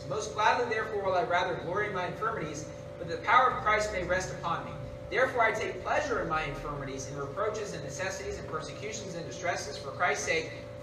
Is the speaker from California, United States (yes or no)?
yes; Sacramento, California, United States; moved away as an adult; now in Philippines; the house that we had growing up in Sacramento. And it's like, honestly, the house we had in Sacramento, we could have lived there with our 3 kids and my wife and I.